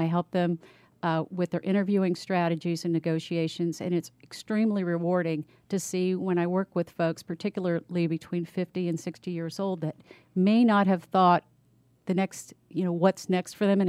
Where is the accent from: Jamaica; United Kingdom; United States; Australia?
United States; Washington metropolitan area; I grew up in the Washington metropolitan area, and living in the Beltway, had an interest in political rhetoric.